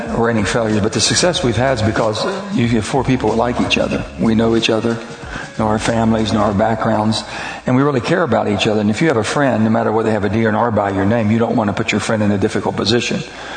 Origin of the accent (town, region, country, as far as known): West Virginia, United States